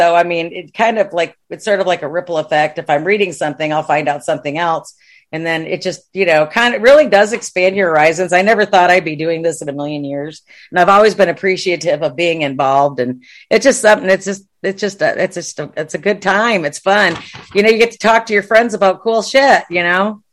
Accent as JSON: {"language": "English", "town": "Watertown", "region": "New York", "country": "United States", "tie": "born or raised there", "lives_now": "Texas, United States", "said": "I grew up in Watertown, New York."}